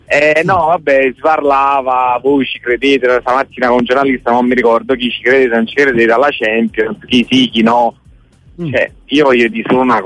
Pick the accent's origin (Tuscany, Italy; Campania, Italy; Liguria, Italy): Campania, Italy; però sono campano